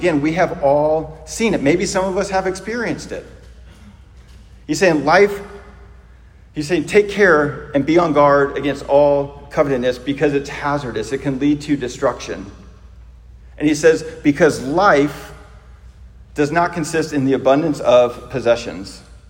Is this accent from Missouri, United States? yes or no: yes; St. Louis, Missouri, United States; I'm from St. Louis, and a lot of grocery stores were leaving the sort of lower income neighborhoods and areas because they were too dangerous.